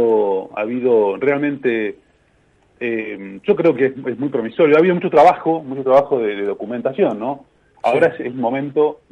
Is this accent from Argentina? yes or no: yes; Argentina